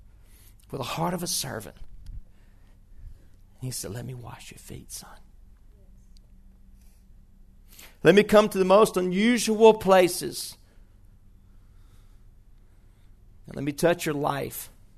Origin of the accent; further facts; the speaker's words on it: Shreveport, Louisiana, United States; I remember one day I was in Dallas, Texas. I was born and raised in Shreveport.